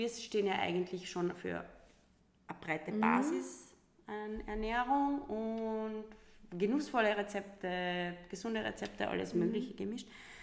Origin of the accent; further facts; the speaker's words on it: Salzburg, Austria; born there; Klassische, bin eine gebürtige Lungauerin.